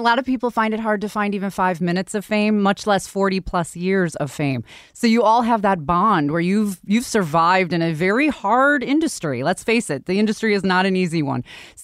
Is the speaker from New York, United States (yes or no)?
yes; Buffalo, New York, United States; I grew up in Buffalo, so I'm kind of your neighbor, Buffalo, New York. We're sort of a little bit. I have a little bit of the accent that I've worked